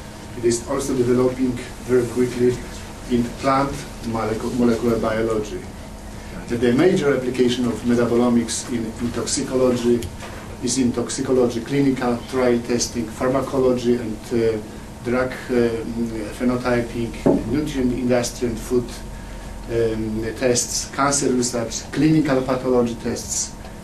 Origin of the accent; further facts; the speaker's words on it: Olsztyn, Warmian-Masurian Voivodeship, Poland; And I am from Olsztyn. It's the Olsztyn on the northeastern part of Poland.